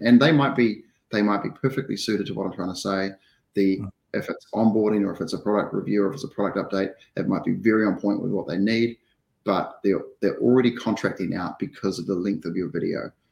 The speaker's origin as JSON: {"language": "English", "country": "New Zealand", "said": "I'm from New Zealand. I've got a law background. I'm now a tech company founder."}